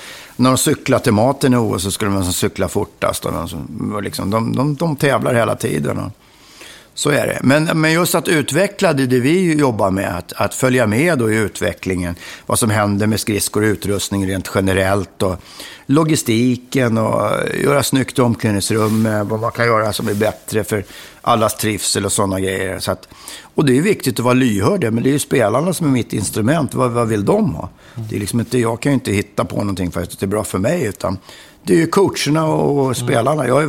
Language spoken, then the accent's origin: Swedish; Huddinge, Stockholm County, Sweden; Det var vimlade unga där jag växte upp i Huddinge på Rådsvägen, Rådsbacken.